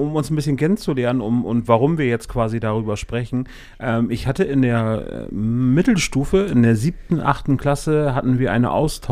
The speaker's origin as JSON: {"language": "German", "region": "West Germany", "country": "Germany", "said": "da hat man sich dann schon als Wessi gefühlt, weil es halt einfach auch Westdeutschland war, wo wir herkamen."}